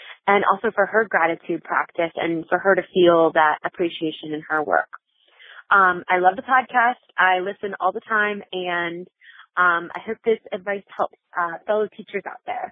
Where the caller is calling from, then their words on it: Pennsylvania, United States; from Pennsylvania